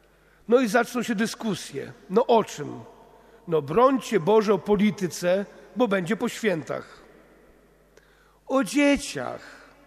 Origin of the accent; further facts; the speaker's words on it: Międzyrzec Podlaski, Lublin Voivodeship, Poland; U nas na Podlasiu, w Międzrzecu, mówiło się kiedyś: nie małpuj, znaczy nie przedrzeźniaj.